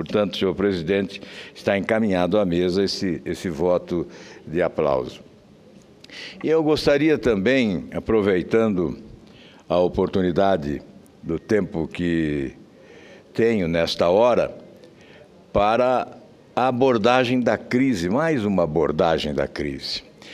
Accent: Paraná, Brazil; Nós, que somos do Paraná

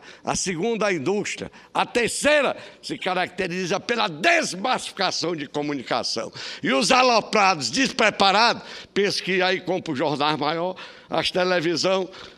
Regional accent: Piauí, Brazil; eu sou lá do Piauí, quando a gente mata o pau, mostra a cobra

